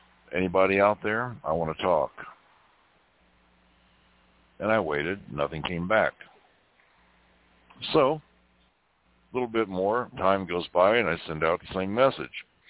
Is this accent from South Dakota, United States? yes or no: no; Kentucky, United States; when I was growing up in Kentucky.